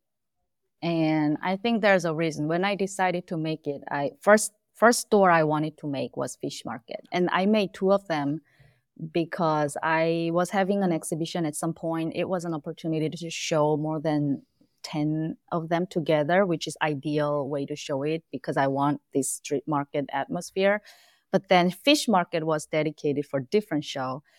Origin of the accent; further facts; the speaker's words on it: South Korea; English is a second language; moved away as an adult; now in United States; So as I told you, I'm from Korea, and I came to US as adult, which means I was born and grew up in Korea. So my whole life and even early adult life was from Korea.